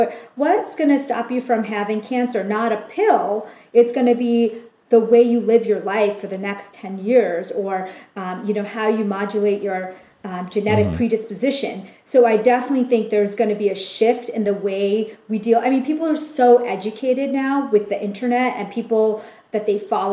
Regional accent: India; I'm Indian, so I think Indian people tend to look younger.

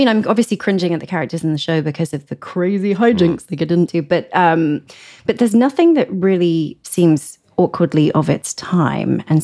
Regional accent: England, United Kingdom; So when I grew up in England, it was on Channel 4

